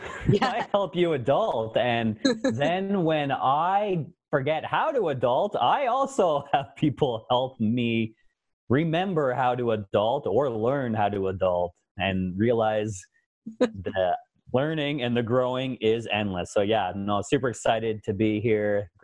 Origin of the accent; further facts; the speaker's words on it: Kingston, Ontario, Canada; moved away; I grew up sailing in Kingston, Ontario. Then I moved out west.